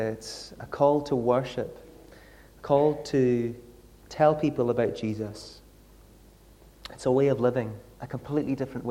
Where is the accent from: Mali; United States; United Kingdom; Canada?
United Kingdom; Isle of Lewis, Scotland; accent: Lewis; I am from the Isle of Lewis, hence my accent. I don't have a very strong Lewis accent